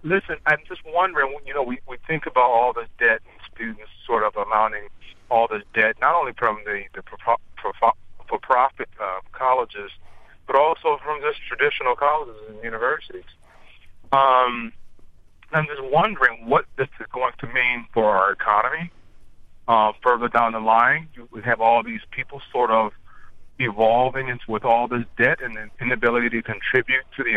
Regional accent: Fall River, Massachusetts, United States; from Fall River.

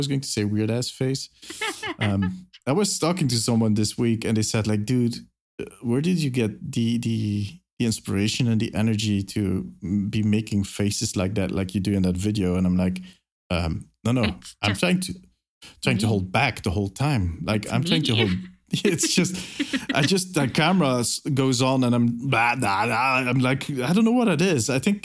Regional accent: Ghent, Flanders, Belgium; Well, they do this con over here in my hometown of Ghent, which is called Facts, which is okay.

